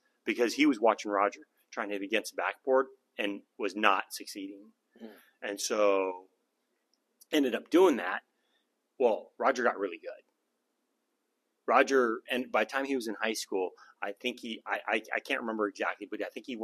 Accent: Danville, California, United States; Yeah, I was born and raised in the Bay Area, small town called Danville.

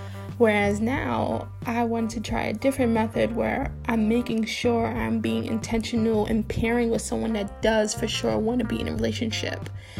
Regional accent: Brooklyn, New York, United States; So I'm originally from Brooklyn, and I'm more used to that urban, to be proper, urban lifestyle

